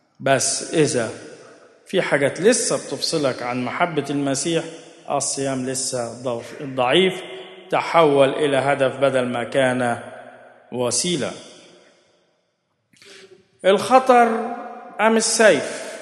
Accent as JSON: {"language": "Arabic", "region": "Upper Egypt", "country": "Egypt", "said": "في الجنازات عندنا في الصعيد بيقولوا مثل حلو قوي"}